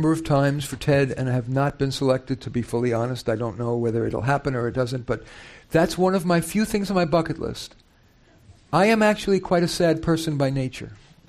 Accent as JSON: {"language": "English", "region": "New York", "country": "United States", "said": "I come from New York. I know the state of New York. Most people don't realize that most of New York is forest land."}